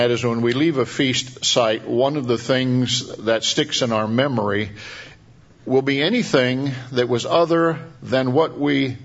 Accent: Pacific Northwest, United States; I grew up in the Northwest

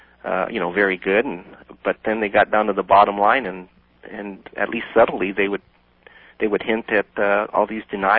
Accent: Los Angeles, California, United States; Yeah, I grew up in Los Angeles, and I read the Plain Truth from time to time, and I, sort of like you, I grew up as a Southern Baptist.

